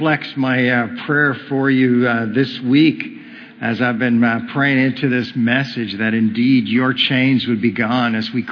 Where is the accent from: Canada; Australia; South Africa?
Canada; Because we're Canadian, we're too polite.